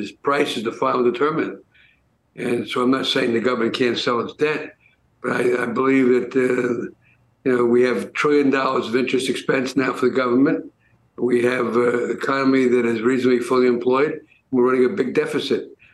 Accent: New York City, New York, United States; I grew up in the Bronx, and there used to be an old man that came around with a carriage and a laundry bag full of pretzels.

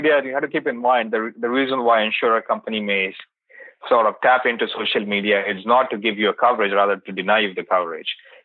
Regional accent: India; I was born and brought up in India. I came with a very, very poor family. So we've grown up in a very extreme poverty scenario.

